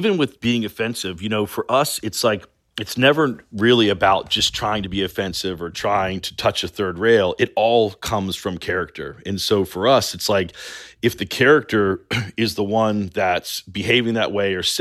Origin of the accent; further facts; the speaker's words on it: the South, United States; we're all guys who went to art school, and yes, we grew up in the South